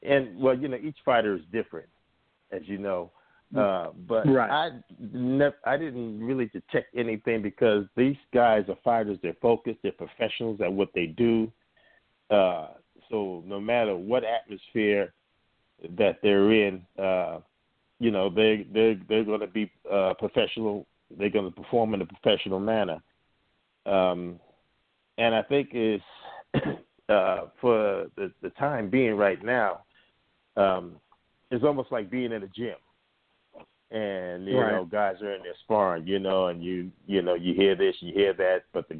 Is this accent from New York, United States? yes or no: yes; Brooklyn, New York, United States; Well, you know, yeah, you know, I'm from Brooklyn. We got to keep it real.